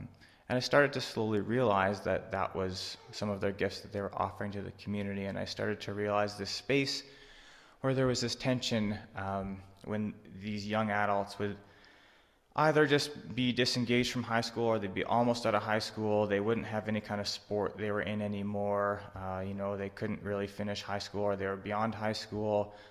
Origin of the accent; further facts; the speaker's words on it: Saskatchewan, Canada; it's because I'm from Saskatchewan, and most people there need a little bit more ministering too